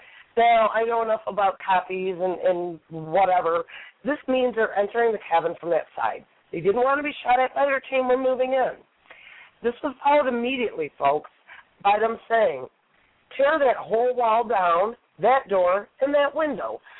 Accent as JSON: {"language": "English", "region": "Michigan", "country": "United States", "said": "I'm not all my listeners are from California, and I'm from Michigan."}